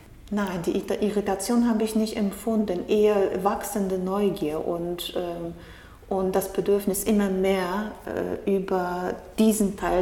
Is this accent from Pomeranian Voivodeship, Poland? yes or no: no; Legnica, Lower Silesian Voivodeship, Poland; in Legnica, in meiner Heimatstadt